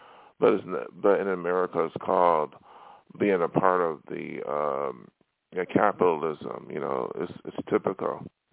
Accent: New York, United States; now in Hollywood, United States; you know, I came from New York to Hollywood to be a star.

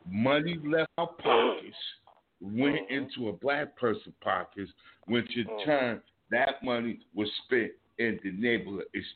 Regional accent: Jersey City, New Jersey, United States; I grew up in a town called Jersey City, New Jersey.

